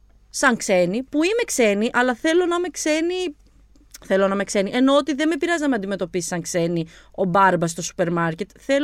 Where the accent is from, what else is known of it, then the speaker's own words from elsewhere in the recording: Albania; Είμαι από την Αλβανία, αν δεν το καταλάβατε.